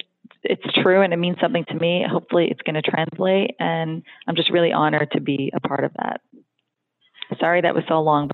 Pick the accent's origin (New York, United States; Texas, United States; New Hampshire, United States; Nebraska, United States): New York, United States; Brooklyn; I mean, of course I'm born and raised in Brooklyn. I'm automatically tough